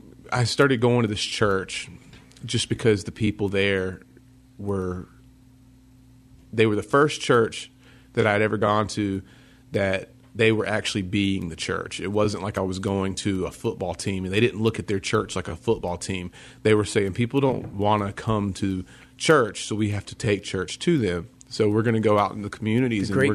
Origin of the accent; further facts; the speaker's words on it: Southern United States, United States; I grew up in the South where everybody thinks they're Christian just because it's the Bible Belt.